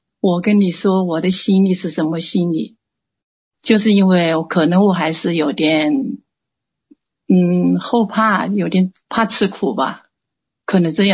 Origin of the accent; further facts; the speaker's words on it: Hunan, China; 我是湖南的。